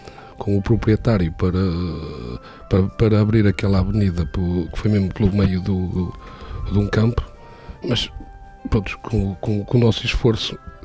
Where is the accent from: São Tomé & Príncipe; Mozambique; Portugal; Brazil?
Portugal; Oliveira de São Pedro; Eu sou natural de Oliveira São Pedro, como você disse, e vivo lá.